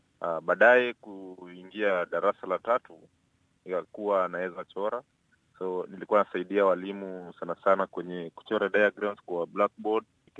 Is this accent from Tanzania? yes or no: no; Kenya; nimetoka Kenya